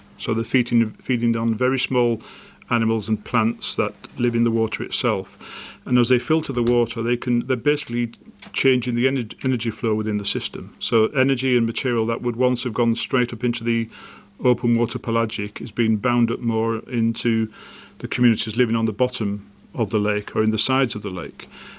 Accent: England, United Kingdom; I'm an Englishman

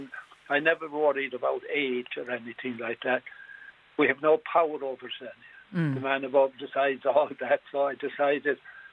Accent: Dingle, County Kerry, Ireland; born there; moved away; because I was born in Dingle, returned there every year since I left it.

